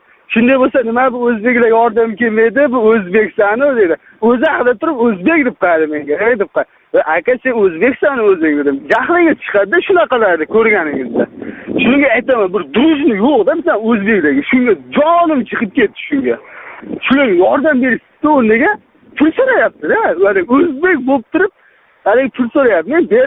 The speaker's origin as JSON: {"language": "Uzbek", "town": "Namangan", "region": "Namangan Region", "country": "Uzbekistan", "lives_now": "Russia", "said": "Men Namangandanman."}